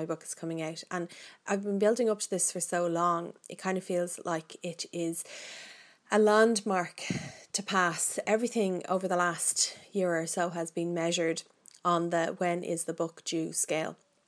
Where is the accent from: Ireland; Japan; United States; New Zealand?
Ireland; celebrates the fact that we are Irish and it is our national holiday